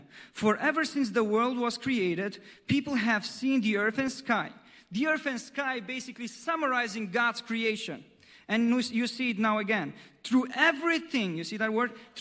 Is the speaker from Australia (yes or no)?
no; Germany; English is a second language; now in United States; I'm from Germany. So don't worry about me.